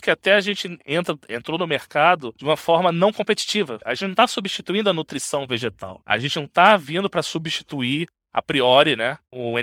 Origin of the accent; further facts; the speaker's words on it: Rio de Janeiro, Brazil; Eu sou natural do Rio. Estudei na FRJ, fiz mestrado lá em engenharia de processos.